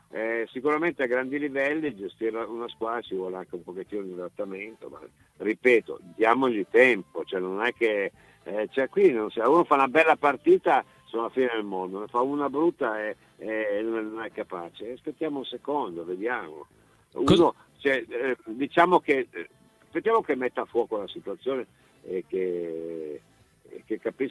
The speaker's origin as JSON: {"language": "Italian", "region": "Piedmont", "country": "Italy", "said": "Ma io sono piemontese, quindi essendo piemontese per me ci sta il bianco nero del Granate"}